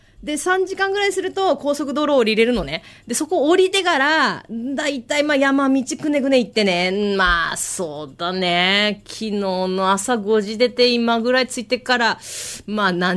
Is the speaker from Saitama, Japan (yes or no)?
yes; Kitamoto, Saitama, Japan; 大体、まあ、30年ぶりぐらいに来たかな。ってことで、私の、こう、田舎の方来てみたのね。